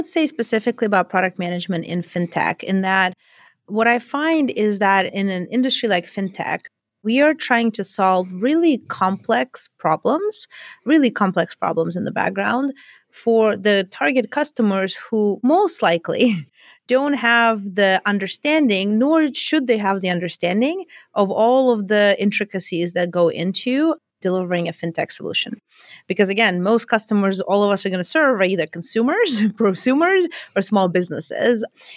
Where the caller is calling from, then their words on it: San Jose, California, United States; I'm calling in from San Jose, California.